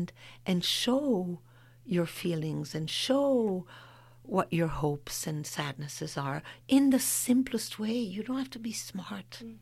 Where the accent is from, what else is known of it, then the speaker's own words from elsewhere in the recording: Belgium; I'm from Belgium. Belgium is not much bigger than Maryland.